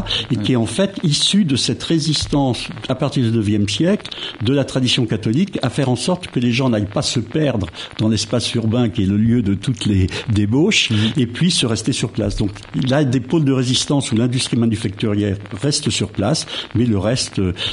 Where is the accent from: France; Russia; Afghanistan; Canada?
France; West France; moi je suis originaire de l'Ouest